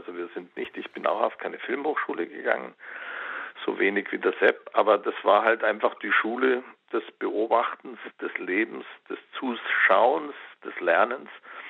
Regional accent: Bavaria, Germany; ich bin in Oberbayern aufgewachsen

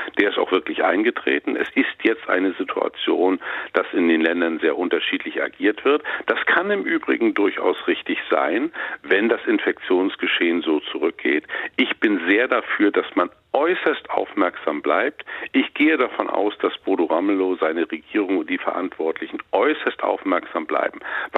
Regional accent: Mecklenburg-Vorpommern, Germany; oder meinem Heimatland Mecklenburg-Vorpommern

